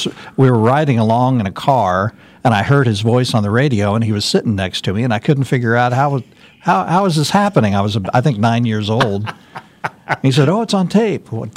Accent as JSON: {"language": "English", "town": "Kansas City", "country": "United States", "tie": "born or raised there", "said": "I grew up in the Kansas City area, graduated high school."}